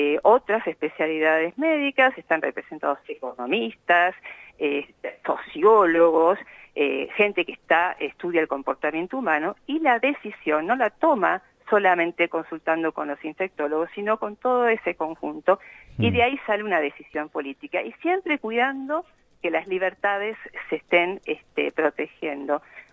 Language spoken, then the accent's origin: Spanish; Uruguay; born there; yo soy uruguaya